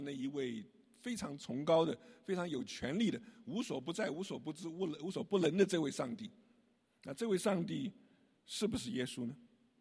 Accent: Taiwan; moved away as an adult; now in United States; 40多年前我们到美国来的时候，我在台湾就信主了，我在大学2年级就信主了。

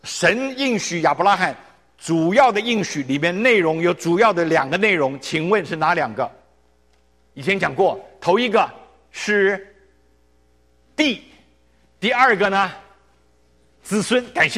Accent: China; now in United States; 我们都从中国搬到美国来了

